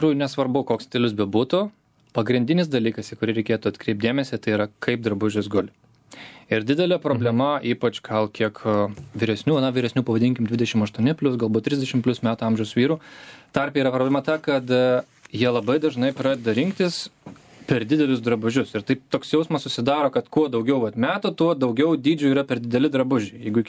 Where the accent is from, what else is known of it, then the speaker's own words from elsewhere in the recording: Kaunas, Kaunas County, Lithuania; aš pats esu iš Kauno, tai kaip žinia, ko gero kiekvienas kaunietis turi.